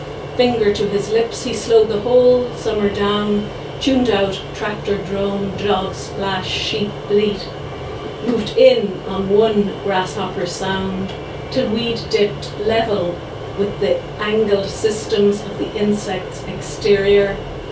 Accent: Munster, Ireland; I grew up in North Tipperary, as Bernadette said, it was a small village in North Tipperary, and I grew up in a house that had a butcher shop in it because my father ran a butcher shop

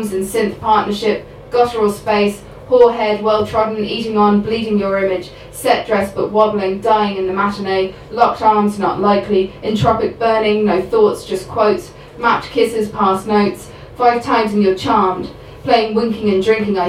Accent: England, United Kingdom; I wrote it when I was in England, as you may have guessed, I'm from England, and I was driving in the back of my parents' car

